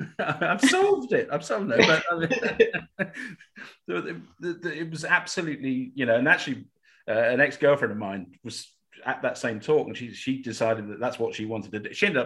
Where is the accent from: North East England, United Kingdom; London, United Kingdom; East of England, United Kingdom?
East of England, United Kingdom; Cambridge; when I was a kid, in fact, I'm from Cambridge. We had Cambridge Christmas lectures laid on by the university, which were pretty wonderful.